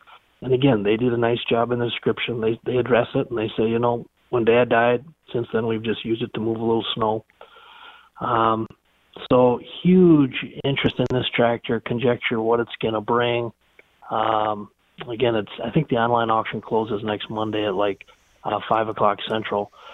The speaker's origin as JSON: {"language": "English", "town": "Benson", "country": "United States", "tie": "born or raised there", "said": "actually from my hometown of Benson"}